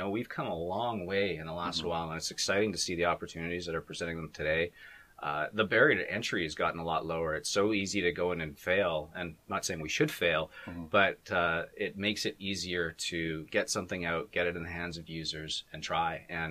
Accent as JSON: {"language": "English", "town": "Burnaby", "region": "British Columbia", "country": "Canada", "tie": "born or raised there", "said": "So I grew up in Burnaby."}